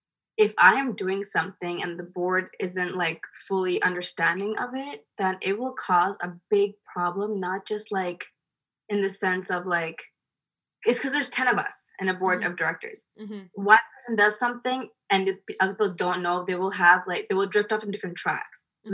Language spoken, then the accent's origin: English; India; I'm Indian and I wanted to have more stuff.